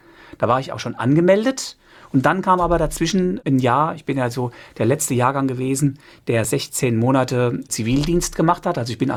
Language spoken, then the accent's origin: German; Dernbach, Rhineland-Palatinate, Germany; born there; Ist, ja, das ist im Westerwald. Ich komme aus dem Westerwald gebürtig.